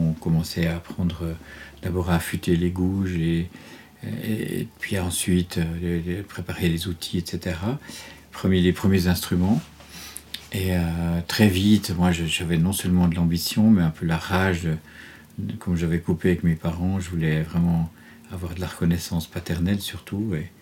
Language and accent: French; La Chaux-de-Fonds, Neuchâtel, Switzerland; je suis revenu presque à la course dans ma ville natale, parce que là, il y a à La Chaux-de-Fonds, il y a une salle de musique